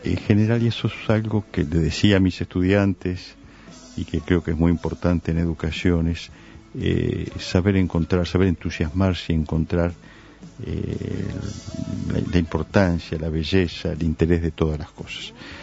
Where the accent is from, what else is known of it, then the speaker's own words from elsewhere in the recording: Uruguay; Es una frase profunda y creo que nos marcó como uruguayos